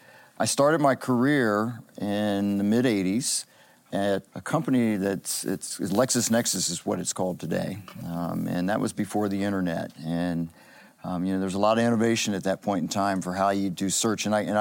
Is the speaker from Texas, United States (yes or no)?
no; Dayton, Ohio, United States; I'm from Dayton, Ohio, and they were there.